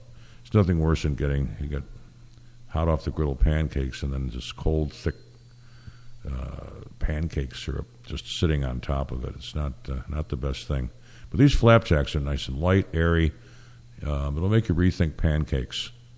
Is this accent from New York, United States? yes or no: yes; New York, United States; because I'm from New York State anyway, it's a given.